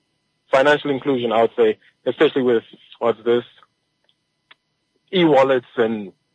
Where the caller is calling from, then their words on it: Windhoek, Khomas, Namibia; I'm calling you from Windhoek.